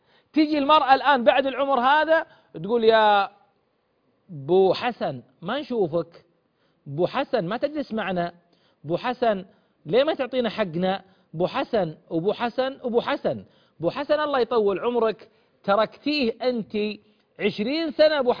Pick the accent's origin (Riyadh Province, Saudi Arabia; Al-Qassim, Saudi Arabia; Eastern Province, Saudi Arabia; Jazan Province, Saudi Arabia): Eastern Province, Saudi Arabia; مثل عندنا بالشرقية يطلع الفجر ما يجي للساعة 5 العصر